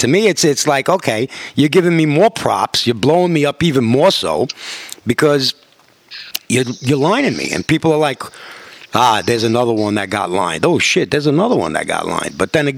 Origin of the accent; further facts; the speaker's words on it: New York, United States; Okay, so me, I'm, you know, city kid, New York.